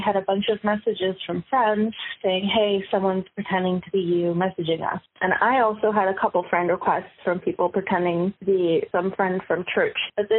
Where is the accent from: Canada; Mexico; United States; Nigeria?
Canada; this Canadian does not support the illegal occupation of my hometown.